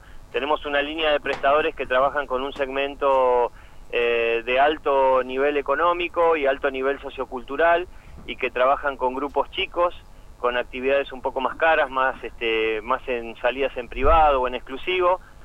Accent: Patagonia, Argentina; somos patagónicos, sabemos que vivimos acá

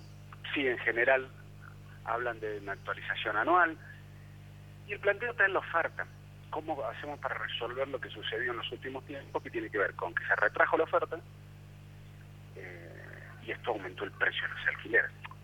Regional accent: Salta, Argentina; aquí en Salta, yo soy de Salta, para alquilar te basta con un recibo de sueldo o el monotributo y un fiador

